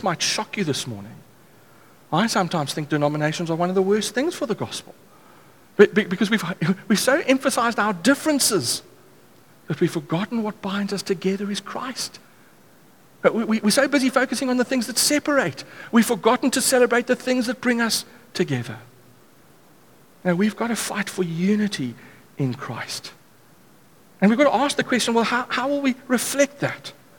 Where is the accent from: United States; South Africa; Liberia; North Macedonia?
South Africa; yes, I'm South African